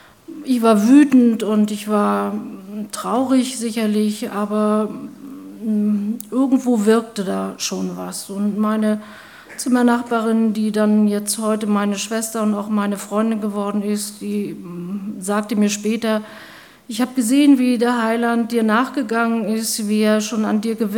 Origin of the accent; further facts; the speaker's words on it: East Germany, Germany; Ich komme aus dem Osten und da ist es überhaupt nicht selbstverständlich, dass man in einer christlichen Gemeinschaft oder in einer christlichen Familie aufgewachsen ist. Und so bin ich es auch nicht